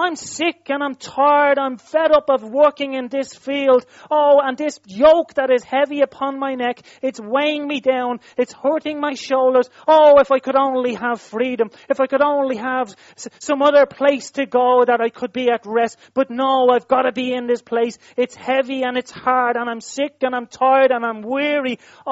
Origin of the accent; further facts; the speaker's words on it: Dublin, Leinster, Ireland; If you're from Dublin, and I'm from Dublin, inner city Dublin.